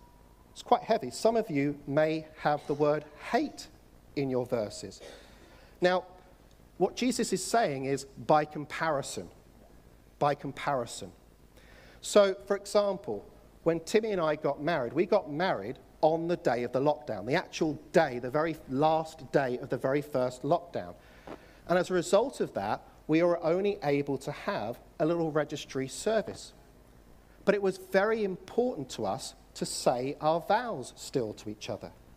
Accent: England, United Kingdom; I'm going, "Oh, it's my wife. She's Hungarian. I'm English, you know, blah, blah, blah."

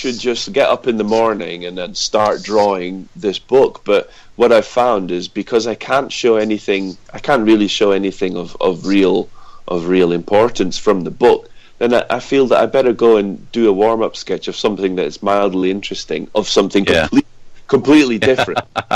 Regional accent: Aberdeen, Scotland, United Kingdom; It's just something that I grew up with. I'm from Aberdeen, you know.

